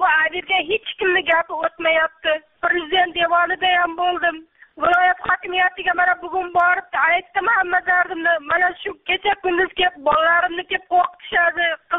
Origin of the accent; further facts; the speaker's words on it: Boyovut, Sirdaryo Region, Uzbekistan; born there; also born or lived in Dushanbe, Tajikistan; Men Bayot rayonida tug'ilganman. Qalaba savxozida 1986 yil Dushanba shahriga turmushga chiqqanman. Turmush o'rtog'im bilan 2001 yil turmushimiz to'g'ri kelmay, O'zbekistonga qaytib kelganman